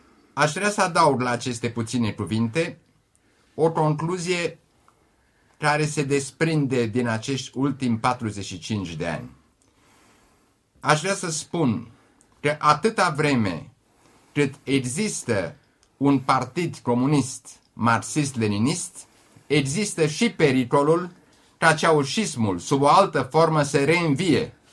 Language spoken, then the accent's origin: Romanian; Romania; Mai întâi aș vrea să spun, ca român, înainte de toate, că am trăit cea mai frumoasă zi a vieții mele.